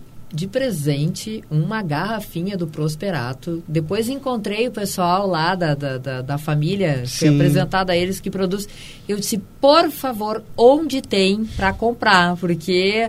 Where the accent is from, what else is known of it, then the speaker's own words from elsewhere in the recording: Dom Pedrito, Rio Grande do Sul, Brazil; está voltando lá para a minha terra, lá para Dom Pedrito